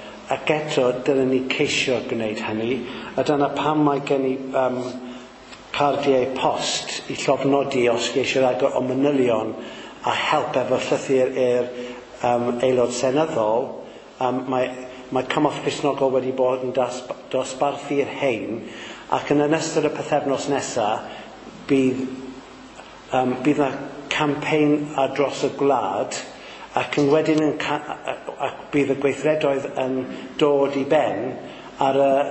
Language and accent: Welsh; Caerleon, Wales, United Kingdom; also born or lived in Bassaleg; fod dwi'n dod o Risga neu Roger Stone yn lle o Cas Newydd, ond ces i fy magu o ddifri yng Nghaleon tan o'n i'n 8 oed, ac wedyn symudon ni i fyw yn Beisleg, a Bois Beisleg, lle es i ysgol.